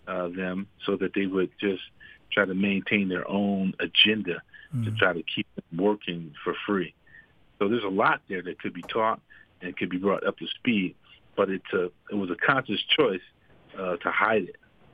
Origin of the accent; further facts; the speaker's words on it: Pennsylvania, United States; You know, I grew up in Pennsylvania.